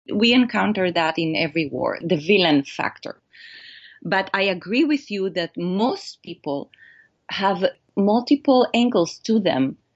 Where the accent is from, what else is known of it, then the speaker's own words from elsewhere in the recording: Israel; growing up in Israel, I ask myself always, what would I have done in the Holocaust?